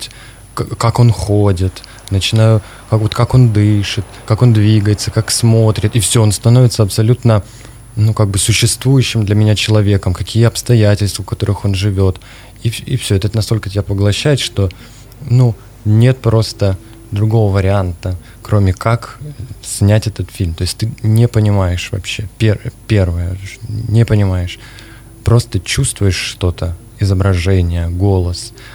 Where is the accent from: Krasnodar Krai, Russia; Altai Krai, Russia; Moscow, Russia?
Krasnodar Krai, Russia; Krasnodar; я тут третий день в области, и первый день я человек южный, из Краснодара